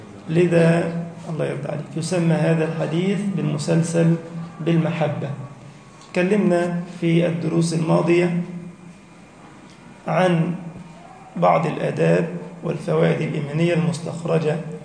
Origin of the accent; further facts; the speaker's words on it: Egypt; وانشر أمنك وأمانك في بلدنا مصر وسائر بلاد المسلمين.